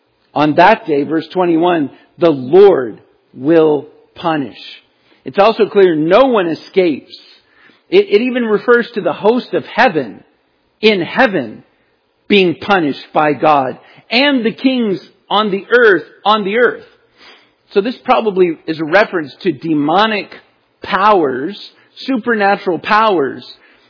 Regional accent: Virginia Beach, Virginia, United States; now in Georgia, United States; But I grew up in Virginia Beach. We used to get the real thing in Virginia Beach.

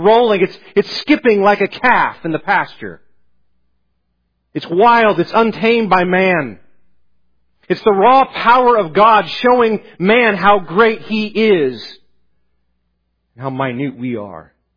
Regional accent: Midwest, United States; growing up in the Midwest, that's where I'm originally from

